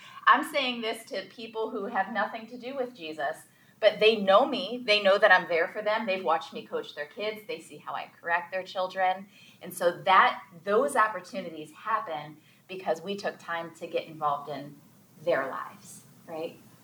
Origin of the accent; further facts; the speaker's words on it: Medina, Ohio, United States; now in Wadsworth, United States; I was born and raised in Medina, Ohio. It was an easy town to grow up in. I liked the culture. When I first moved to Wadsworth